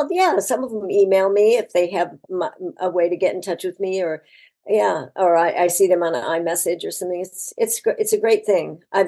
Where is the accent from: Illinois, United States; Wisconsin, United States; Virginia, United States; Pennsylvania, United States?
Illinois, United States; Chicago; So, so I grew up in Chicago and we lived in a, you know, I have an older sister and a younger brother.